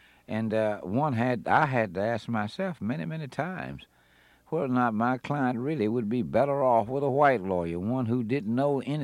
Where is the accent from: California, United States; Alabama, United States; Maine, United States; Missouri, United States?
Alabama, United States; Selma; I went to school with them. I was born there in Selma.